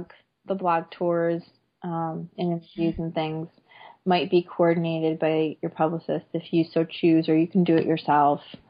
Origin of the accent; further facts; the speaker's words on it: Chicago, Illinois, United States; I was at C2E2 this year, which is the Chicago Comic Con, and I'm probably going to do that one again next spring. So that's my hometown